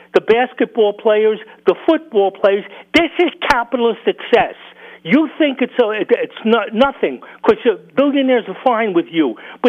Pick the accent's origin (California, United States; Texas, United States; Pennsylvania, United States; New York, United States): New York, United States; although growing up in New York used to have 7 or 8 dailies.